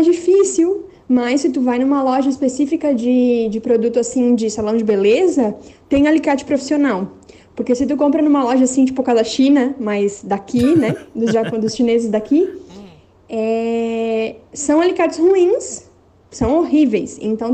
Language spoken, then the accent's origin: Portuguese; Florianópolis, Santa Catarina, Brazil; now in Spain; eu sou de Florianópolis, mas eu vivo na Espanha já faz mais de um ano.